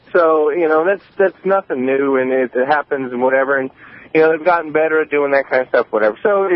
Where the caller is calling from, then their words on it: Louisiana, United States; As far as the drill, baby, drill, I'm from Louisiana, and, you know, we have a lot of oil and whatnot. You know, we've had oil in Grand Isle my whole life.